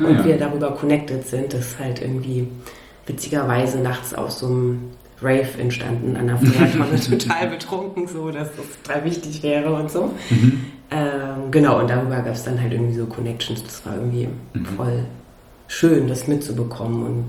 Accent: East Germany, Germany; ich als Ossi, da wieder mehr in so einer Region zu sein, wo das halt irgendwie mehr Ossis auch um mich rum sind.

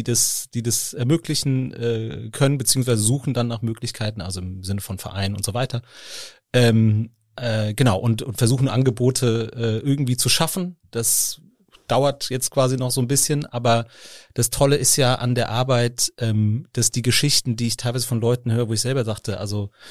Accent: Darmstadt, Hesse, Germany; also born or lived in France; now in Cologne, Germany; Ich komme aus Darmstadt, aus der südlichste Ecke Hessens. Und ich war dann in Frankreich zum Studieren und bin dann nach Köln gekommen.

